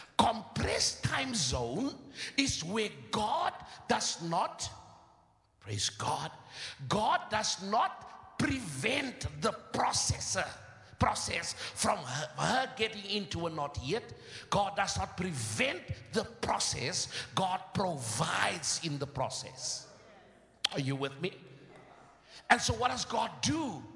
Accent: South Africa; I come from South Africa.

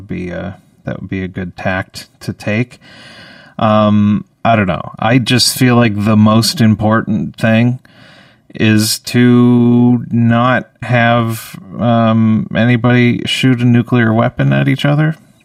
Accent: Canada; as a Canadian

